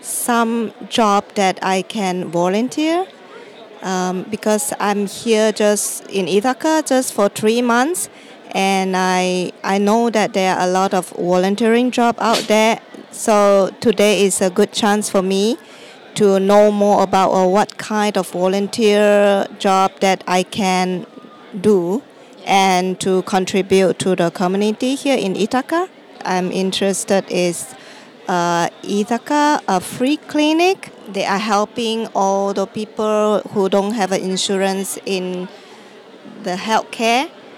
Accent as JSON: {"language": "English", "country": "Malaysia", "said": "I'm from Malaysia."}